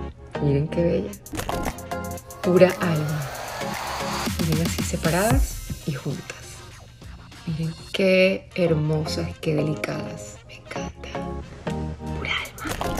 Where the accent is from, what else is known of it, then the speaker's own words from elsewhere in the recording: Venezuela; Nosotros venimos de Venezuela.